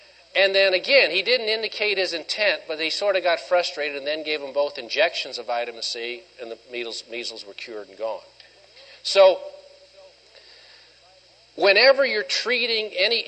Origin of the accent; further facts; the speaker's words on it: Mississippi, United States; also born or lived in Louisiana; I'm from Mississippi, and I spent probably another 15 years in Louisiana, so I got a little of the South in my system.